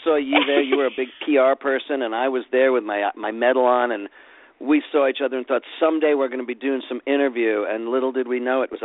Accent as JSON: {"language": "English", "region": "New York", "country": "United States", "tie": "born or raised there", "said": "My family, you know, growing up in New York and, you know, being liberals and, you know, New Yorkers and Jews, you know, books were about as important."}